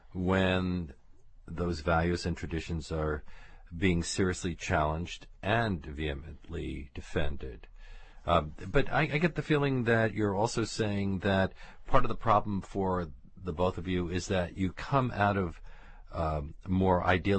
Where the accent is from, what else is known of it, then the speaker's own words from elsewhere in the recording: United States; Suddenly, I find myself the object of criticism simply because I'm from the United States